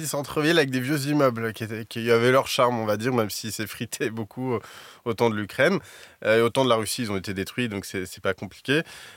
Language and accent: French; France; les trains de nuit de nos jours, c'est un petit peu compliqué quand on est français, quand on est étranger